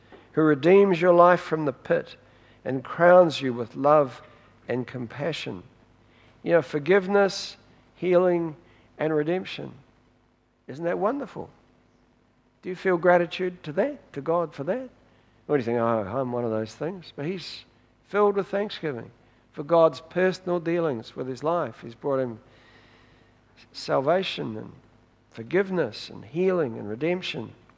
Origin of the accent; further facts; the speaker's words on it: Wellington, New Zealand; Now, I grew up in Wellington in a theologically liberal Presbyterian church